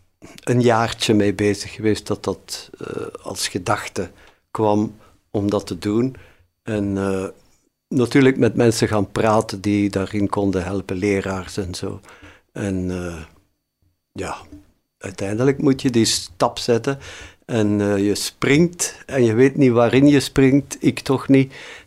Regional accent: Hoegaarden, Flanders, Belgium; also born or lived in Tienen; Ik ben geboren in Tiene, in 49, dus je kunt zien hoe oud ik ben. En de eerste 20 jaar van mijn leven heb ik gewoond in Hoegaarde. Vandaar zijn mijn ouders. En daar heb ik dus heel mijn jeugd doorgebracht, naar de lagere school geweest.

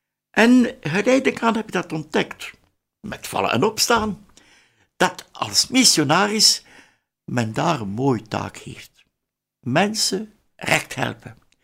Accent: Bruges, West Flanders, Belgium; born there; ja, moet. Geboren in Brugge in het jaar 1932. Ja, een talrijk gezin, 11 kinderen. De vijfde.

